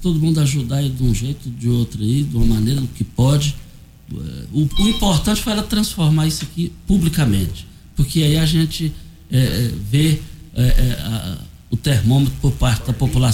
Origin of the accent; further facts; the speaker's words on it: Brazil; ali no Parque Bandeirantes, onde eu nasci, onde me criei lá. Amo o Parque Bandeirantes, a região.